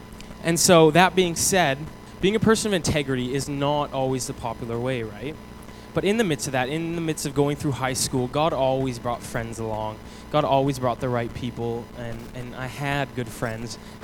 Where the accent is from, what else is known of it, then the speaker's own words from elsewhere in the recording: Nova Scotia, Canada; born there; So I was born on May 7th, 1990, in Nova Scotia.